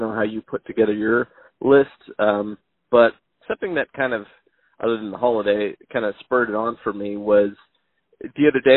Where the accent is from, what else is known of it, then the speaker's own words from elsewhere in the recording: United States; I've lived here my entire life, but I'm new to, you know, being an American citizen.